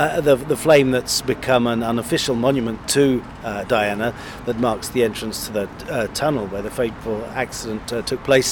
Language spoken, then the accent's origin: English; South West England, United Kingdom; So I grew up in Cornwall, in the countryside, and loved the countryside